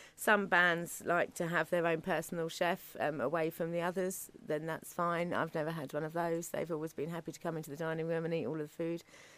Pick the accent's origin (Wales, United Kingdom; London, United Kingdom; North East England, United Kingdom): London, United Kingdom; Brixton; born there; I'm going to go to Brixton. I was born in Brixton.